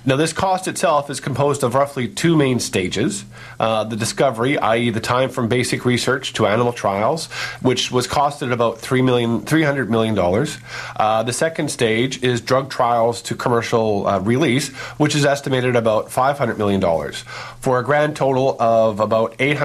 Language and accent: English; Canada; As a Canadian, I'm proud that our nation has a relatively socialized medical system.